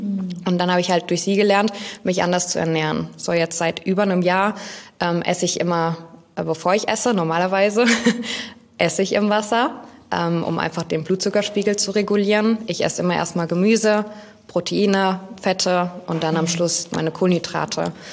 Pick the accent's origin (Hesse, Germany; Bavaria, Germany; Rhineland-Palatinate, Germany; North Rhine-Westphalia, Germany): Rhineland-Palatinate, Germany; Schneckenhausen; Früher, ich komme ursprünglich aus Schneckenhausen.